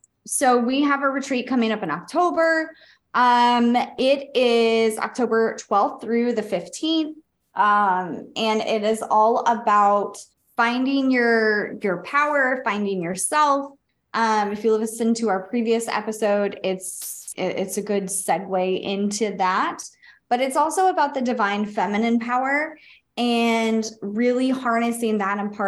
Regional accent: Florida, United States; Like growing up in South Florida, I was in Hurricane Andrew.

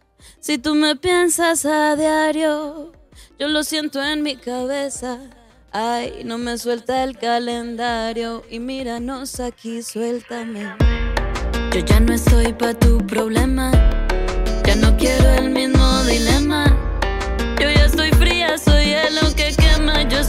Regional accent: Medellín, Antioquia, Colombia; Cuando yo decidí salirme de la universidad, yo soy de Manrique.

